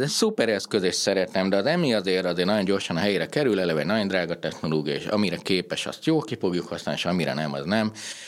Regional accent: Harghita, Romania; hát Gyergyói vagyok engem, nagyon vernek, hogyha nem állok ki a jégkorong mellett.

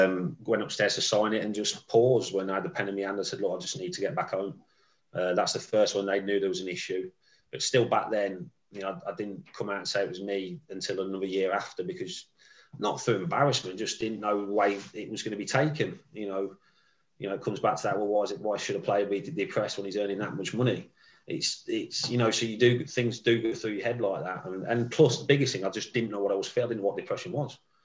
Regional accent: Coventry, West Midlands, United Kingdom; When I grew up in Coventry, first team lads used to go out most Tuesdays and most Saturdays after the games.

